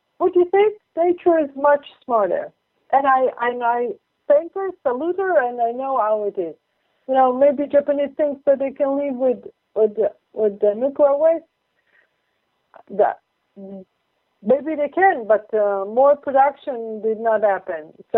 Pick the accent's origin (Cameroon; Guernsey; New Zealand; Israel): Israel; also born or lived in Italy; now in United States; when I grew up in Israel, not so many years, because most of my life I've been in America, or Italy, I don't know.